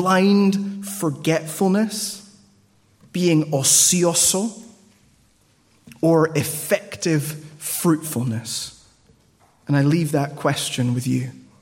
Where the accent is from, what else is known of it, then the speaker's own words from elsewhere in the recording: Peru; It's really interesting. I grew up in Peru.